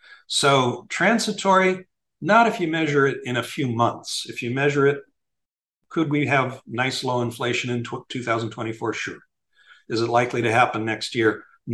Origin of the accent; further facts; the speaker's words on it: Miami, Florida, United States; In Miami, my hometown, 41% year over year.